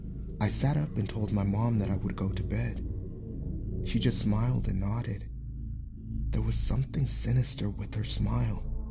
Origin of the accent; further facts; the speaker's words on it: Philippines; I came from the Philippines.